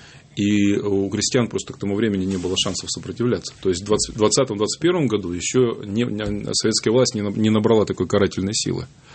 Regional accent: Altai Krai, Russia; Кстати, тоже это связано с моей малой родиной, с Алтаем.

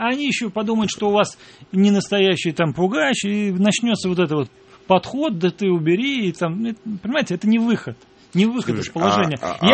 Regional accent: Pskov, Pskov Oblast, Russia; born there; я родился в Пскове и как бы там проводил отдых

